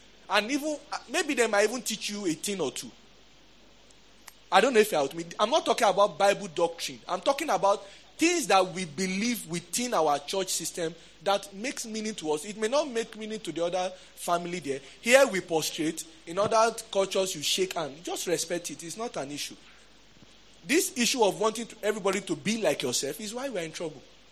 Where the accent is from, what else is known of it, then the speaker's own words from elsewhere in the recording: Lagos, Nigeria; I'm from Lagos, so once you enter, you eat risky and move.